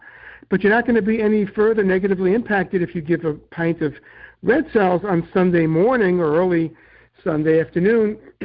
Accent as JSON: {"language": "English", "town": "New York City", "region": "New York", "country": "United States", "said": "Now, when I'm from New York City, so when we talk about the tri-state, it's New York, New Jersey, and Connecticut. Out here in the Midwest, it's Indiana, Ohio, and Kentucky, a little bit different."}